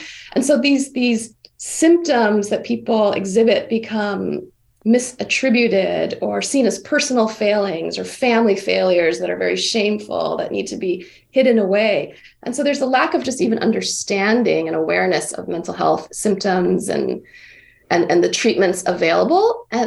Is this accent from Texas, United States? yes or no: no; Hawaii, United States; Yeah, I think being born and raised in Hawaii, my connection to the ocean, the Pacific Ocean, is a soul level connection.